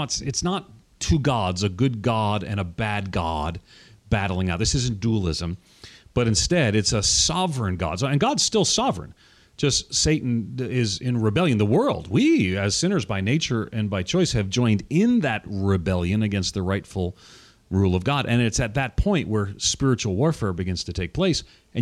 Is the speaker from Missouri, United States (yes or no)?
no; New York, United States; now in Tennessee, United States; I'm from New York, Long Island, born and reared outside of New York City, but I live in Tennessee now, and I try to blend.